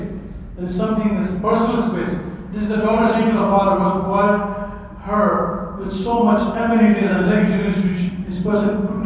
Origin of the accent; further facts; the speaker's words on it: Dubai, United Arab Emirates; I remember, you know, I grew up in Dubai, actually. But, you know, we used to go to Pakistan, you know.